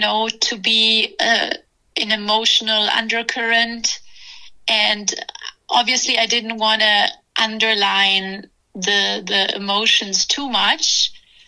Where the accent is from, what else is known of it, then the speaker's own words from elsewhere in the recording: Turin, Piedmont, Italy; English is a second language; I love that it's home. It's where we shot the movie. It's where I grew up in Italy.